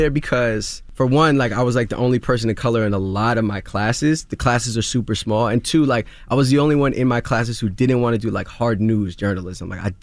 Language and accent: English; Queens, New York, United States; Growing up in Queens, like a lot of people thought I was going to be this next big basketball star.